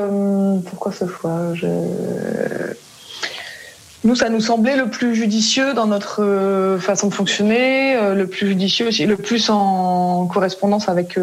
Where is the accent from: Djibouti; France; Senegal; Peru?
France; Brest, Brittany; Enfin, il y en avait une à Quimper, mais du coup, nous, on est de Brest, donc voilà, pas dans le coin.